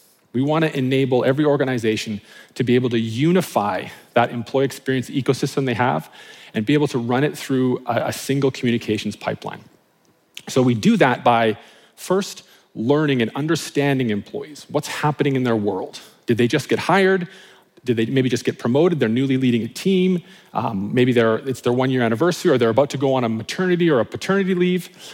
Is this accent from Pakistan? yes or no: no; Canada; accent: Canadian; Yes, I'm Canadian, born and raised there, that's home for me. So if you hear some Canadian-isms in my speech, that is why.